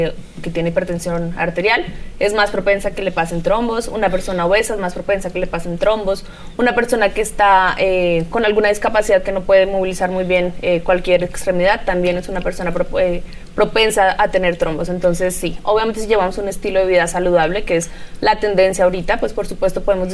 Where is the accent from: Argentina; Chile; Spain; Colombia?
Colombia; Aquí, yo soy de Colombia, es igual.